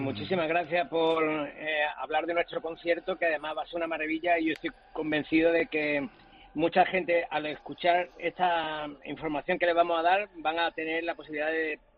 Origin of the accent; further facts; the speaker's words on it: Málaga, Andalusia, Spain; now in Seville, Spain; Yo soy malagueño, pero vivo en Sevilla.